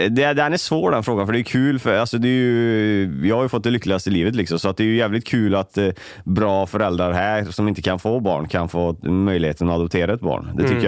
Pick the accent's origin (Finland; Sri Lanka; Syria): Sri Lanka; Colombo, Western Province; now in Sweden